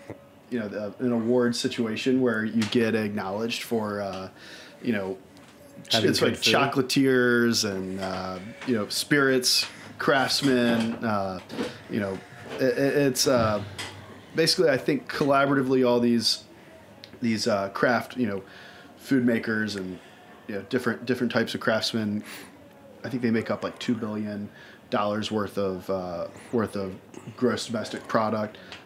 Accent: Richmond, Virginia, United States; I mean, growing up in Richmond, Virginia, we never, you know, maple syrup was just not something that we were super excited about.

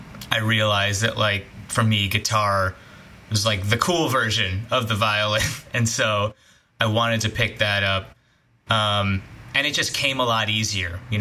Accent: Chicago, Illinois, United States; I went to a high school, I'm from Chicago originally

